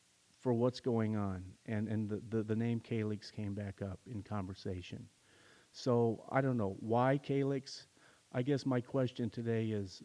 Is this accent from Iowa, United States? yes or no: yes; Iowa, United States; I'm some guy from Iowa, and I'm an alcoholic.